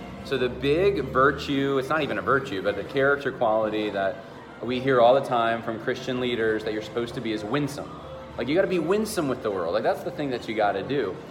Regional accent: California, United States; born there; You know, I mean, I was born in Southern California.

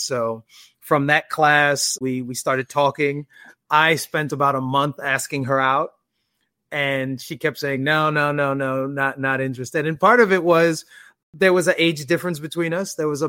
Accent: New York City, New York, United States; also born or lived in Denver, Colorado; I'm mostly an East Coaster. I grew up in New York City, and then for a period of time of my life, grew up in Denver, Colorado as well, but have lived in the DC metro area for the last 20 years, and I'm 42.

